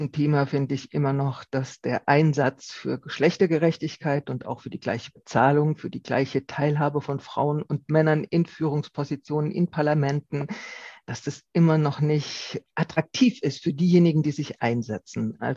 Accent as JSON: {"language": "German", "region": "Rhineland-Palatinate", "country": "Germany", "said": "Ich komme ja aus der Pfalz, wo es viele Wingert gibt"}